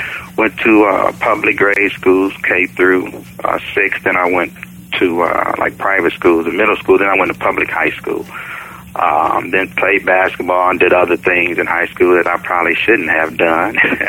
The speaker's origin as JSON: {"language": "English", "town": "Akron", "region": "Ohio", "country": "United States", "tie": "born or raised there", "said": "Okay, I grew up in Akron, Ohio. I was born in 1958, and Akron is a rubble capital of the world."}